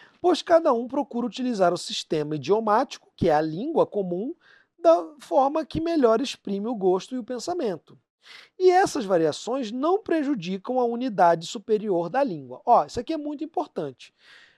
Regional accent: Rio de Janeiro, Brazil; eu sou carioca

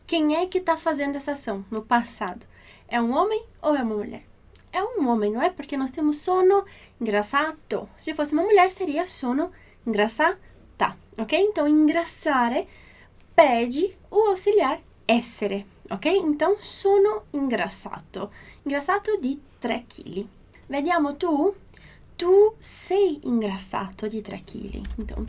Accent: Brazil; born there; Io sono nata in Brasile, que é o meu caso, eu nasci no Brasil.

